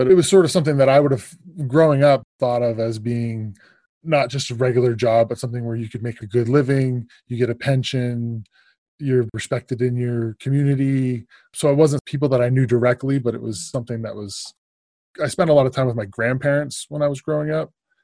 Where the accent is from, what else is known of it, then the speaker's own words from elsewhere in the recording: New Jersey, United States; born there; Okay, so I was born in New Jersey. My dad was in the Army at the time. He was stationed at Fort Dix. We moved around quite a lot when I was young.